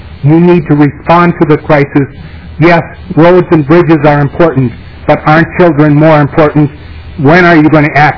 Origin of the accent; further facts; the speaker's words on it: New Ulm, Minnesota, United States; I will preface the following remarks by saying I grew up in New Ulm, a strong baseball community, attend a number of Minnesota Twins baseball games each year.